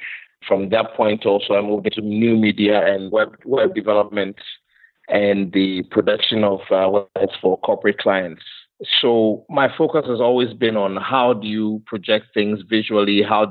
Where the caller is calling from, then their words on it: Accra, Greater Accra, Ghana; I am speaking from Accra, Ghana.